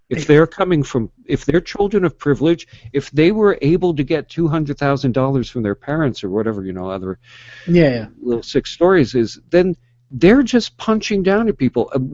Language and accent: English; New York, United States; growing up on Long Island, we had a boat, we went skiing, we had a nice house